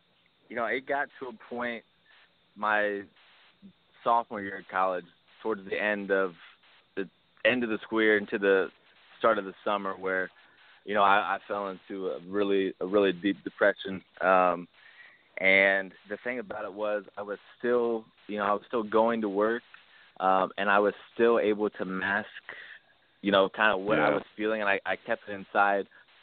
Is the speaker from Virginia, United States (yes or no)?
no; Hilliard, Ohio, United States; So I'm originally from Hilliard, Ohio. So it's a real close suburb of Columbus.